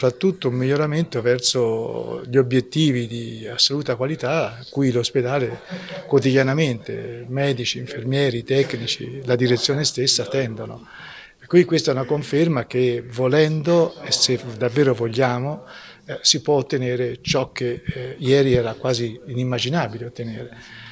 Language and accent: Italian; Tuscany, Italy; io sono un toscano, anzi sono proprio un cittadino di quest'area vasta, sono un casentinese